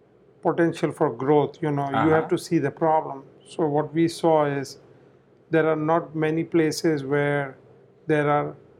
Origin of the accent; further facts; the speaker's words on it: India; We come from India.